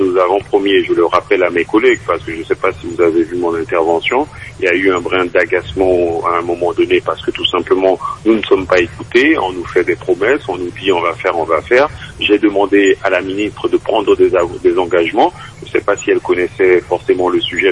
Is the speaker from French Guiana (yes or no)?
yes; French Guiana; surtout que je venais de loin, de la Guyane, pour défendre mon territoire, défendre notre territoire.